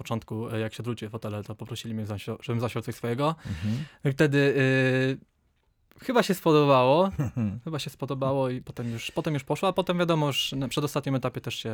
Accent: Lesser Poland, Poland; Tak, koło Limanowej.

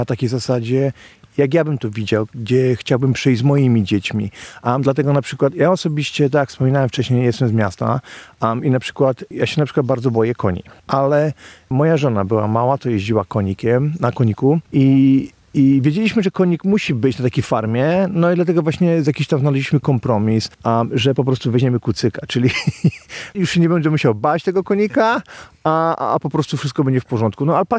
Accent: Zabrze, Silesian Voivodeship, Poland; kiedy jeszcze ja byłem dzieckiem, kojarzyło się właśnie z miejscem, gdzie ja dorastałem w Zabrzu.

